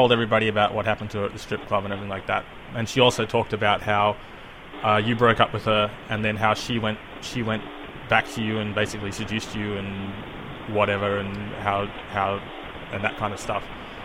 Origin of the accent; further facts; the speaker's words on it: Australia; Dude, I'm Australian. I don't live in America.